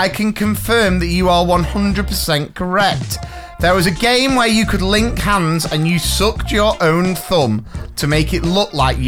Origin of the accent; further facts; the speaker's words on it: Blyth, North East England, United Kingdom; born there; I was born in Blythe, but I was made in the Loyal Navy.